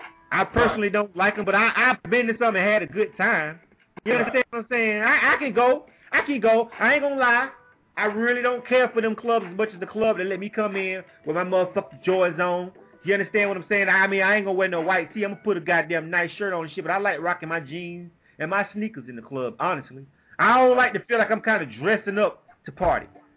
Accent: Panama City, Florida, United States; Went out of town, back to my hometown. I'm from Panama City, Florida.

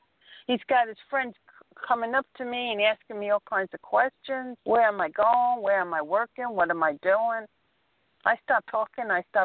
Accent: New York, United States; I'm from New York, though, originally. I've been here 31 years.

